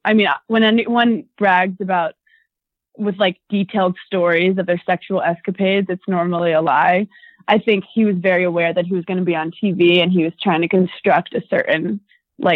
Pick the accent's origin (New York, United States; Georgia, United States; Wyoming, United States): New York, United States; Summer House opportunity came up because I'm from New York. I've always gone out to the East Side. I mean, out East in Long Island to have fun, but more with my family.